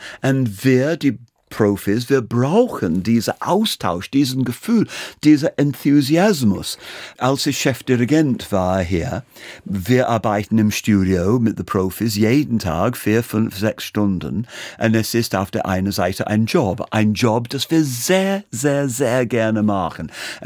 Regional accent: Birmingham, West Midlands, United Kingdom; German is a second language; now in Berlin, Germany; Ich komme aus Birmingham, das ist jetzt 50% white und 50% Indien, Pakistani aus der Karibik.

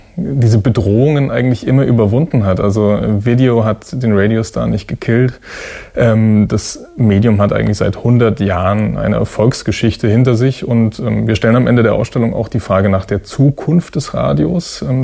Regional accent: Bavaria, Germany; ich komme eigentlich aus Bayern

